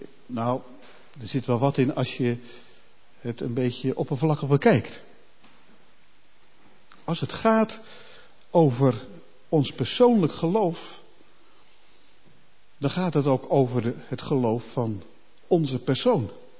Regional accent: Netherlands; We komen uit Nederland, dat is ook wat, zegt ook wel iets over onszelf.

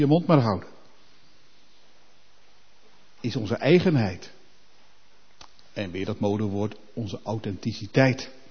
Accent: Netherlands; We komen uit Nederland, dat is ook wat, zegt ook wel iets over onszelf.

